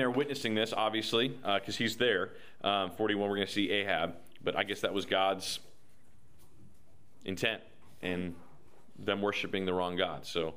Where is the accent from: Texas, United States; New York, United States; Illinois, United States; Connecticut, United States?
Texas, United States; Now, I'm from Texas. You know, when you have rain coming in, it is big.